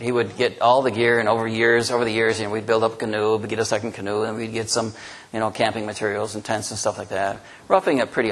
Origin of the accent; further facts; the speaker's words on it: New York, United States; also born or lived in Ohio / Illinois / Michigan; But I was born in Ohio, moved to Illinois, and then Michigan, and by the time I was five, I was in Western New York, where we stayed pretty much most of my life there.